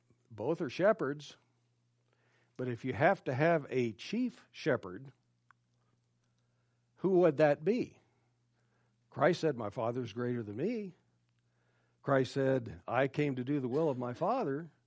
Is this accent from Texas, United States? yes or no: yes; El Paso, Texas, United States; My hometown is El Paso.